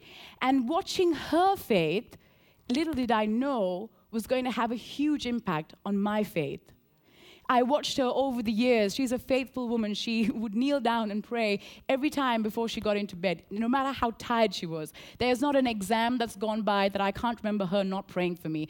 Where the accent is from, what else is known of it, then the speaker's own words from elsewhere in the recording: Colombo, Western Province, Sri Lanka; Now, I grew up in Sri Lanka and in Colombo, which is the capital, and it was a great childhood. At the time when I was born, Sri Lanka was ravaged by a big civil war.